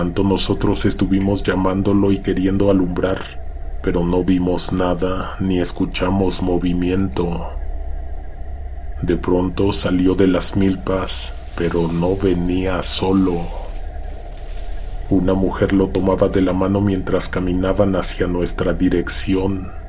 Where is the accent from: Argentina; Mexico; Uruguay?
Mexico; Iztacalco, Mexico City; Nací y crecí en la Ramos Millán, en Iztacalco. Las calles de mi colonia son andadores, es decir que por ellas no pueden transitar los coches, porque además de todo, son muy estrechas. En 2001 tenía 16 años.